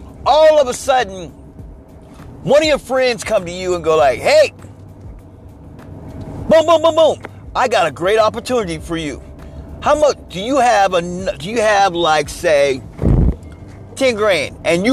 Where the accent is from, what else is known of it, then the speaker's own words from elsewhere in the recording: Kansas City, Missouri, United States; There's Kansas City, Kansas, and Kansas City, Missouri. I'm from the Missouri side.